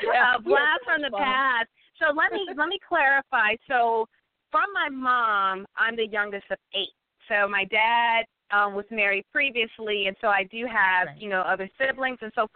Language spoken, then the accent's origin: English; Chicago, Illinois, United States; now in Los Angeles, United States; I'm from Chicago and the south side of Chicago, just like Mara said. And so I'm very excited the fact to kind of have that journey to go from Chicago and then to go to college in New York and then currently living in Los Angeles.